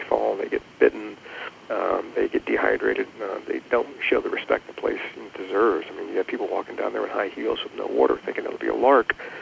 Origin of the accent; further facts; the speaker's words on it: Richmond, Virginia, United States; And I grew up in Richmond, and there's Atlee High School there